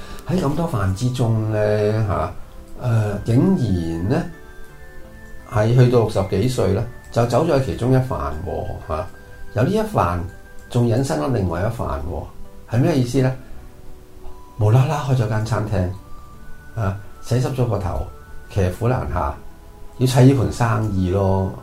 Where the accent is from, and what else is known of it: Hong Kong